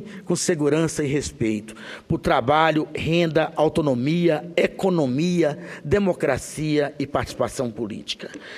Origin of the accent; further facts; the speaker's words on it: Corumbá de Goiás, Goiás, Brazil; minha conterrânea do estado de Goiás, eu que sou de Corumbá, de Goiás, com muita honra.